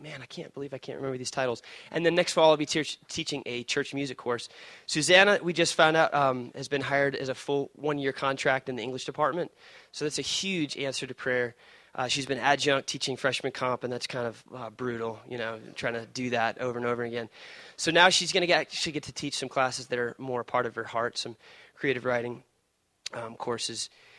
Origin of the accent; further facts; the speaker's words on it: Illinois, United States; now in Michigan, United States; I grew up in Illinois before I moved here, and I was like, I'm never going to live in Michigan.